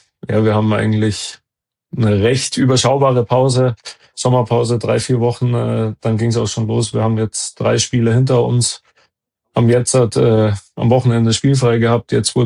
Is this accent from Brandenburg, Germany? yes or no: no; Munich, Bavaria, Germany; Ja, München ist natürlich meine Heimat, die Heimat von meiner Frau.